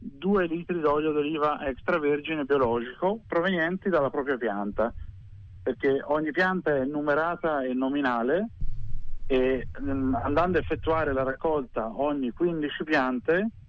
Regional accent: Pistoia, Tuscany, Italy; ho 30 anni, sono di Pistoia

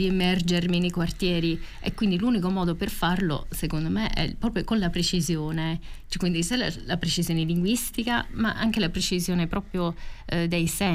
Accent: United States; Italian is a second language; io vengo dal Nuovo Mondo e non siamo, gli americani non sono radicati alla terra alle origini

